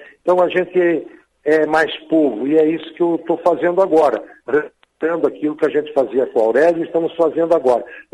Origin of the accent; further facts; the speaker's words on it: Francisco Beltrão, Paraná, Brazil; É o meu berço aqui, eu sou de Beltrão, né?